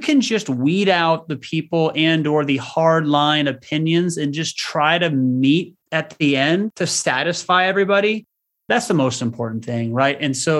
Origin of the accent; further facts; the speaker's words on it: Omaha, Nebraska, United States; Yeah, I was born and raised in the Omaha area.